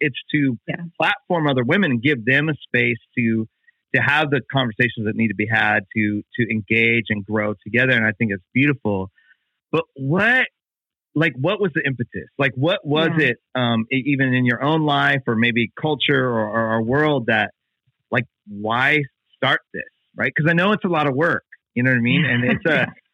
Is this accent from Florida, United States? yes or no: no; Los Angeles, California, United States; We're from LA.